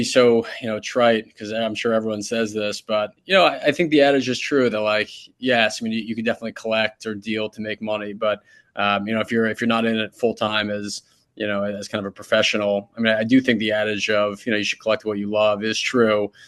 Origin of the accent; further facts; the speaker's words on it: New York City, New York, United States; Yeah, so I grew up in New York City, and so a lot of my collection happens to be based on athletes or things that are meaningful to me from my childhood in New York City.